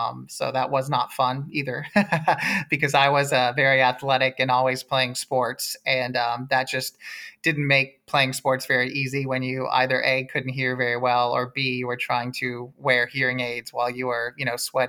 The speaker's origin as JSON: {"language": "English", "town": "Houston", "region": "Texas", "country": "United States", "tie": "born or raised there", "said": "I grew up in Houston. It was hot."}